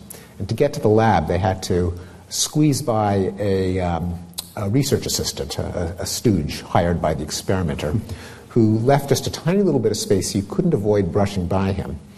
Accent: Canada; I am Canadian

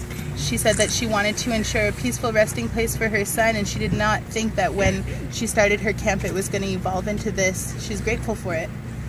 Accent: Laguna Pueblo, New Mexico, United States; I come from the Hickory Apache Nation in Laguna Pueblo in New Mexico.

